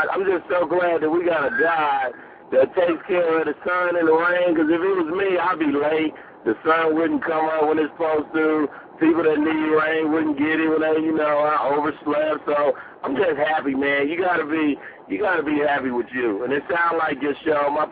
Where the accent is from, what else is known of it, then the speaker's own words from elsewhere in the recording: Los Angeles, California, United States; now in Washington, D.C., United States; I'm originally from Los Angeles, so we really don't have seasons on the West Coast.